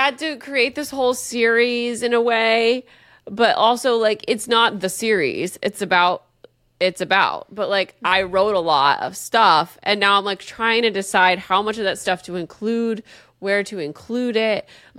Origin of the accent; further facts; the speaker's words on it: New Jersey, United States; I'm from New Jersey. What do you want from me?